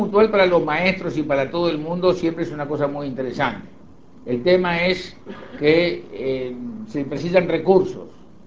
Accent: Uruguay; Somos todos los uruguayos.

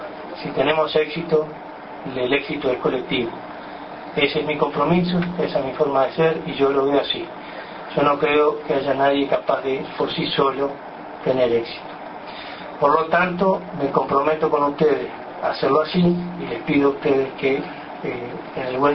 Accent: Uruguay; tenemos como uruguayos que somos de llegar a acuerdos

